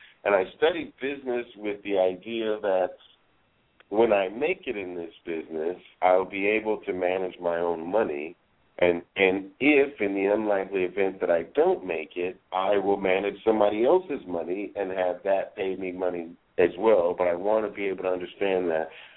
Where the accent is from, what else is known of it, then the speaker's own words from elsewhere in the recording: Compton, California, United States; which at that time, growing up in Compton, it was money, it was property, it was, you know, opportunity.